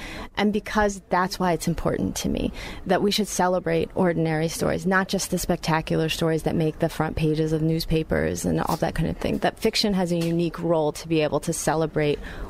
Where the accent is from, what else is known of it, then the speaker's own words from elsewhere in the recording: United States; I was born in the United States and grew up in the United States, but my father's from Panama, and I have had that dual identity my whole life of being half American, half Panamanian.